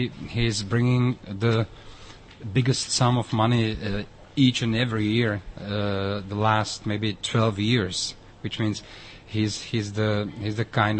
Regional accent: Brno, South Moravian Region, Czechia; I'm citizen of Brno. It's my hometown, and I like the town, the city, and I know a lot of very interesting people living here and writing here.

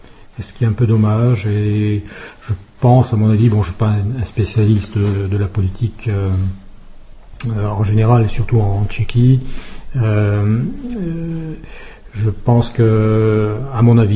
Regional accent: France; Moi, en tant que Français, j'aime bien discuter politique, économie.

